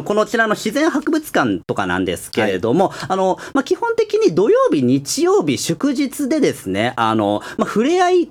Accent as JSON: {"language": "Japanese", "region": "Osaka", "country": "Japan", "moved": "as an adult", "lives_now": "Tokyo, Japan", "said": "そうですね、大阪から"}